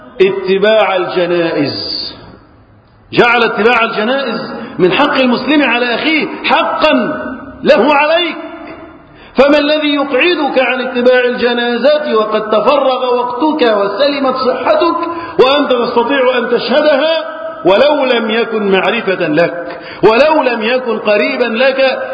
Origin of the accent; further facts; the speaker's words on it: Egypt; اللهم احفظ بلدنا مصر